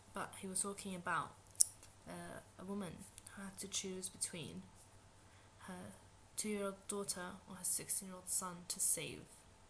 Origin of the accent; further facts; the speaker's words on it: Palestine; Right, now I'm originally from Palestine